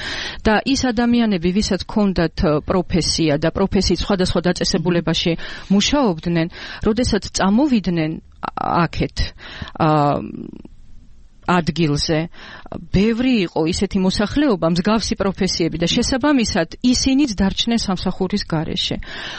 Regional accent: Akhalgori, Mtskheta-Mtianeti, Georgia; moved away; also born or lived in Tserovani; დედა ჩემი უბრალოდ არის ახალგორის რაიონიდან წარმოშობით და ახალგორიც არის ჩემი მშობლიური კუთხე. და 2008 წლის საშინელი ომის შემდეგ ჩვენ აღმოჩნდით წეროვანში. იქ ვცხოვრობდი.

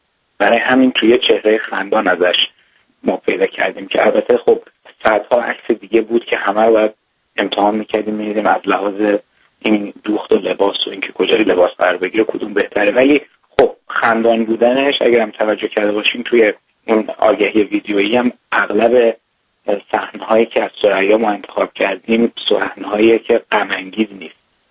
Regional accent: Iran; به خاطر اینکه ما ایرانی هستیم

